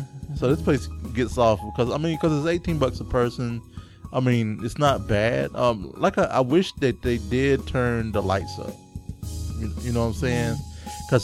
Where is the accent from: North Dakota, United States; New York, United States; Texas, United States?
Texas, United States; I'm from Texas. Texan. I'm from Texas, y'all.